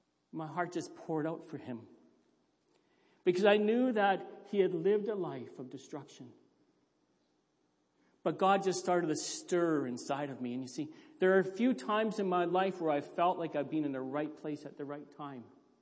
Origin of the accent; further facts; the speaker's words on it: Thunder Bay, Ontario, Canada; And he moved out west, and I grew up in Thunder Bay.